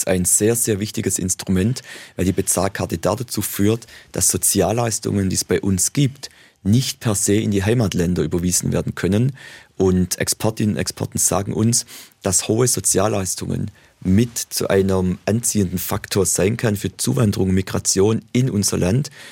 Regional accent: Baden-Württemberg, Germany; die Kurpfalz, die Region, wo ich herkomme

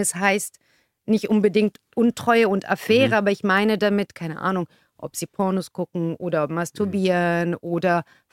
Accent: Tunisia; Ich komme ja ursprünglich aus Tunesien.

